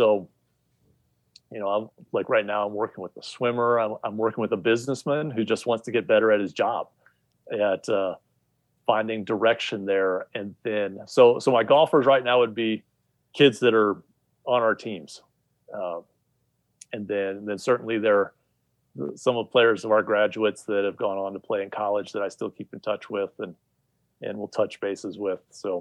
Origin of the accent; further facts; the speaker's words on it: Midwest, United States; also born or lived in South; I grew up in the Midwest and the South.